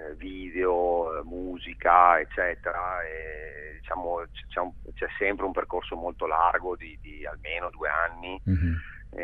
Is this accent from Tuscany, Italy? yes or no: no; Venice, Veneto, Italy; also born or lived in Paris; now in Buenos Aires, Argentina; Io sono di Venezia, poi ho vissuto a Parigi, adesso sono arrivato a Buenos Aires e vivo qui.